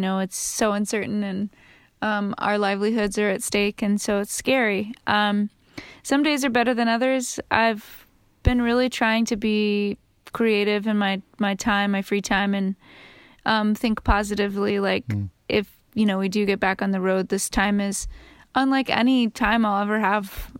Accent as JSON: {"language": "English", "town": "Phoenix", "region": "Arizona", "country": "United States", "tie": "born or raised there", "said": "You know, growing up in Phoenix, there really isn't like a industry. So I sort of garnered that DIY spirit from like growing up there in a way."}